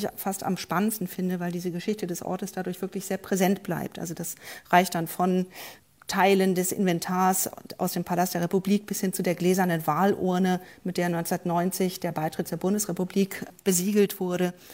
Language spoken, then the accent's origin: German; Berlin, Germany